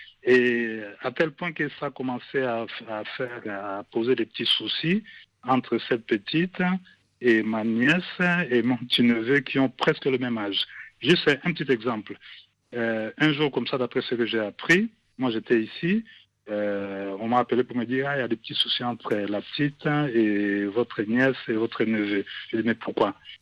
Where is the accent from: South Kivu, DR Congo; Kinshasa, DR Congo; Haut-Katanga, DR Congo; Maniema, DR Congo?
Kinshasa, DR Congo; Je suis natif de Kinshasa.